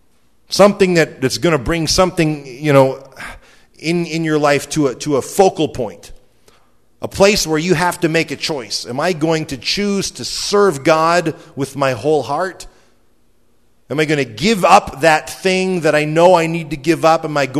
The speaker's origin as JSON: {"language": "English", "country": "Canada", "said": "I'm Canadian."}